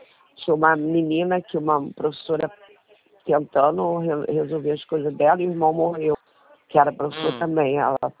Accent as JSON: {"language": "Portuguese", "town": "Caxias", "country": "Brazil", "said": "eu sou de Caxias"}